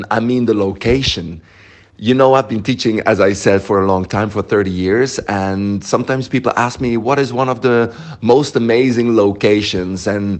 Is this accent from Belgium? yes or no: yes; Belgium; I come from Belgium.